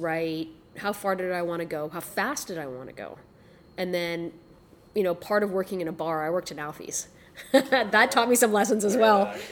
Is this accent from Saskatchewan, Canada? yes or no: no; Burlington, Ontario, Canada; I was raised in Burlington, Ontario, and here I came to Queens, and I grew up in a very modest family. So my parents came to Canada as refugees.